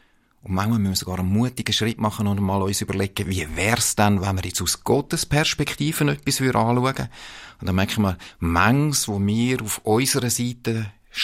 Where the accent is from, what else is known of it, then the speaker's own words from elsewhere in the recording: Zurich, Switzerland; ich bin geheiratet mit Anna-Marie, meiner Frau. Wir sind im Zürcher Oberland aufgewachsen.